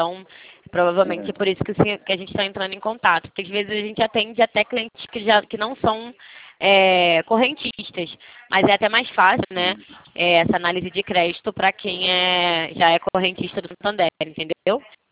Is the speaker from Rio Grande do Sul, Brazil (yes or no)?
no; Rio de Janeiro, Brazil; Eu sou carioca.